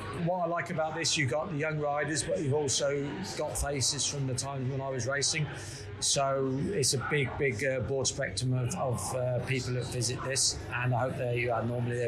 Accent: East of England, United Kingdom; I'm originally from Norfolk

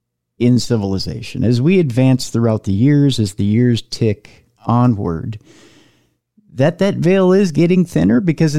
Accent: Minneapolis, Minnesota, United States; And it's funny cause he grew up in Arkansas and I grew up in Minneapolis

